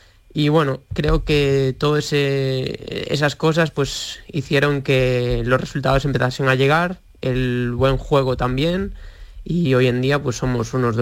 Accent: Vigo, Galicia, Spain; Que hablo de Vigo, que es de donde soy yo.

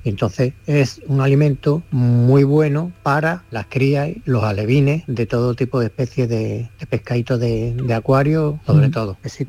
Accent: San Fernando, Andalusia, Spain; Yo soy aquí de San Fernando.

